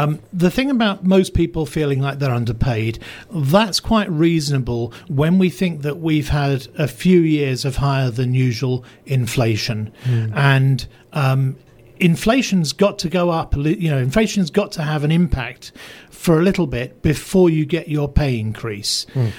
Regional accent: England, United Kingdom; we had this in the town I grew up in England

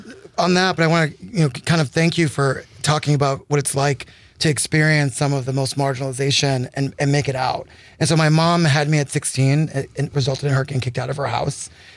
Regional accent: New England, United States; I grew up in New England and did various types of things.

